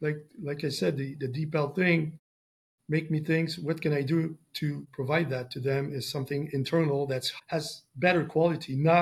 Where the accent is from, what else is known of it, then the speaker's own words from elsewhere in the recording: Montreal, Quebec, Canada; So for sure, I'm going to be there. It's in my hometown.